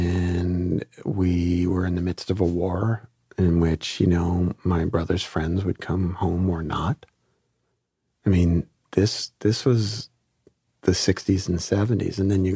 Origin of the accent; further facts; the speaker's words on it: Brooklyn, New York, United States; So I grew up in Flatbush, East 26th Street and Avenue D, 377 East 26th Street between D and Clarendon Road, just to be specific.